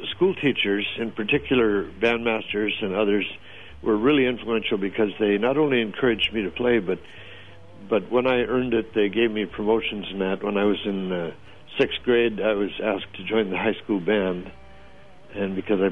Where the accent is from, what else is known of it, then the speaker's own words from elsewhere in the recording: Minnesota, United States; I grew up in Minnesota, and in the wintertime in Minnesota, you don't have much to do at night.